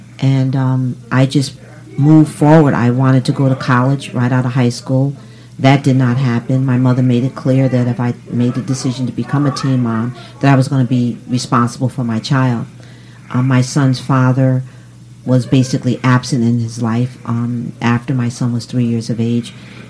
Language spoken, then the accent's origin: English; New Haven, Connecticut, United States; Yes, I grew up in New Haven, one of six children. Grew up in New Hallville on Division Street, and had a very, very nice upbringing.